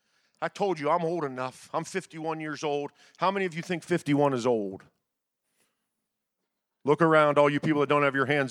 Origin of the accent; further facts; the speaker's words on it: Niles, Ohio, United States; But we fellowshipped with a predominantly African-American church from Youngstown, Ohio. I'm originally from Niles.